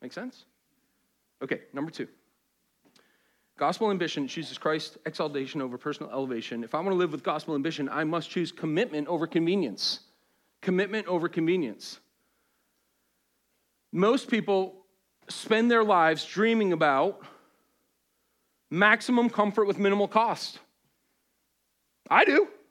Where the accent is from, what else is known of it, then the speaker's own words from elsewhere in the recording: Boston, Massachusetts, United States; I'm from Boston, okay? I don't know you. We need our space.